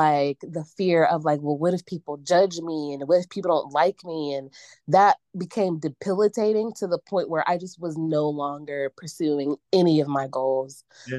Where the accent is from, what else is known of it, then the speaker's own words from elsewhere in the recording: Pittsburgh, Pennsylvania, United States; So I feel like growing up in Pittsburgh as a Black child takes a lot of mental fortitude, especially if you are not, if you can't assimilate easily.